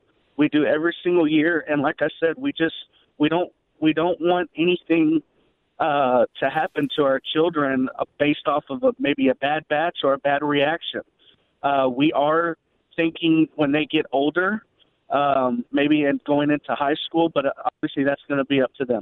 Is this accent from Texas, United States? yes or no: yes; Houston, Texas, United States; now in Wisconsin, United States; We're from Houston, Texas, and we moved up here.